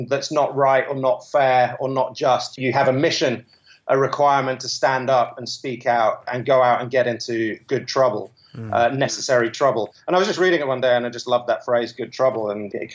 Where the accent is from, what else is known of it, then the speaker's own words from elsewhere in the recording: United Kingdom; now in New York, United States; I'm based in New York. I'm British, as you can probably tell.